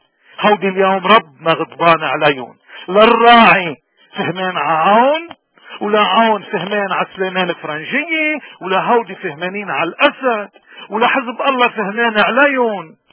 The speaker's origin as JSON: {"language": "Arabic", "country": "Lebanon", "said": "ما فينا نحن كلبنانيين بالتحديد نقبل ان نكون غنم"}